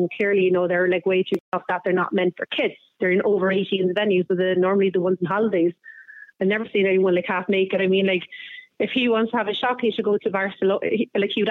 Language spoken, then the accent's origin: English; Ireland; I suppose that's just being Irish anyway